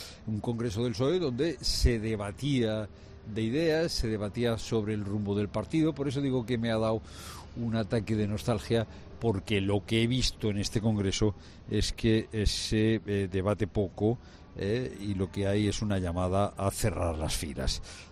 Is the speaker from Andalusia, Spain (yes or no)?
yes; Andalusia, Spain; Y no sé si es porque he vuelto a Andalucía, que es mi tierra, pero me ha dado un ataque de nostalgia.